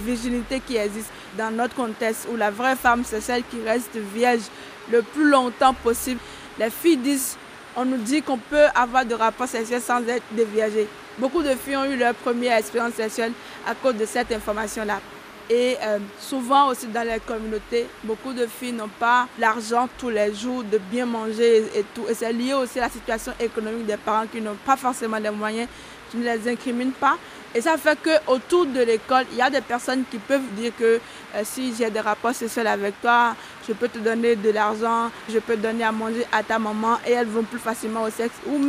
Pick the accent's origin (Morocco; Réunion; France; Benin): Benin; Je suis béninoise, j'ai 23 ans.